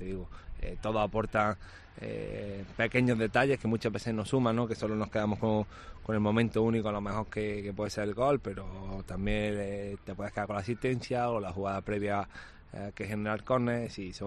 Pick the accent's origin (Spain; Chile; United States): Spain; Andalusia; Al final, es también andaluz, yo también soy andaluz.